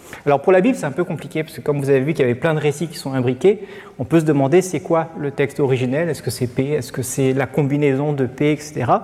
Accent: Metz, Grand Est, France; quand on vient de Metz

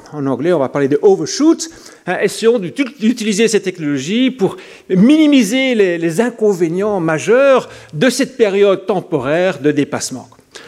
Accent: Belgium; je suis belge

